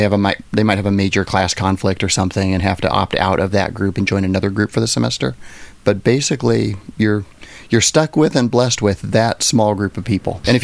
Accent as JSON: {"language": "English", "town": "Los Angeles", "region": "California", "country": "United States", "said": "No, I come from Los Angeles."}